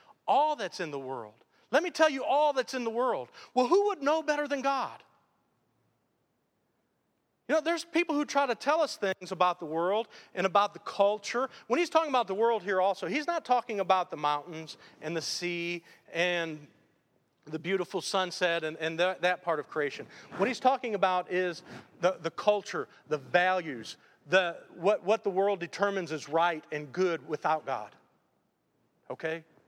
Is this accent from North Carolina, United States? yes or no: no; Detroit, Michigan, United States; You know, I'm from Detroit. We weren't Yankees. We're just northerners.